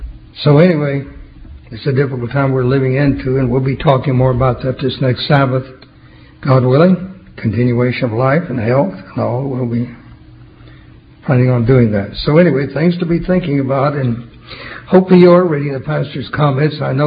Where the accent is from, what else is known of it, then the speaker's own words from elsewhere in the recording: Oklahoma, United States; also born or lived in Texas; You get back into my home state of Oklahoma or any of those states, really, back in the South.